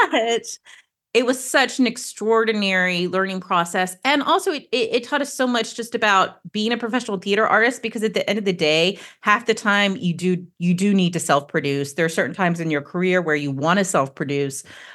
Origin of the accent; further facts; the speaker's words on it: Athens, Georgia, United States; And I'm originally from Athens, Georgia, and I did my MFA in playwriting at the University of Georgia.